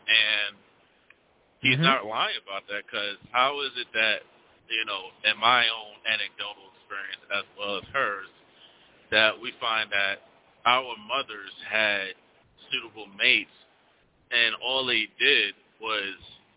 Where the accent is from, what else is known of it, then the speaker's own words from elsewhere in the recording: New York City, New York, United States; and I'm originally from New York City.